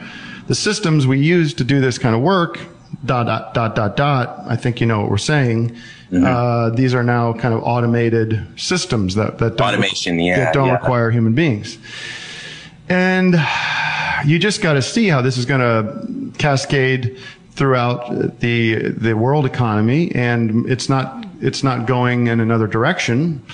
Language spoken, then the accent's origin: English; Brooklyn, New York, United States; Jesus, you know, I grew up in Brooklyn, and a lot of people, still live there.